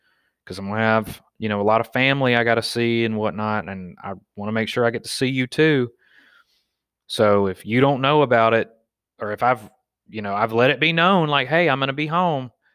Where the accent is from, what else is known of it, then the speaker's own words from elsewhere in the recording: Wetumpka, Alabama, United States; me growing up in Wetumpka, Alabama, and, you know, like, no, I'm a fucking Crip, bruh. I'm from the streets. It's like, dude, you're from a fucking dirt road, Jack.